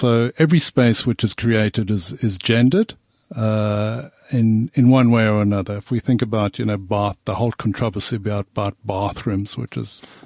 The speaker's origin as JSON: {"language": "English", "town": "Luanshya", "region": "Copperbelt", "country": "Zambia", "tie": "born or raised there", "said": "Okay, so I was born in Zambia. Mm-hmm. And I was in Zambia because my father worked on the copper mines in a town called Luansha."}